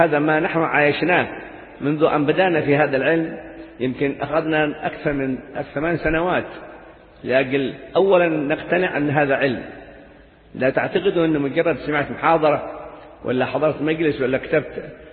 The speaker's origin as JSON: {"language": "Arabic", "region": "Hadramawt", "country": "Yemen", "said": "أني صاحب من حضرموت وداعي ومعلم"}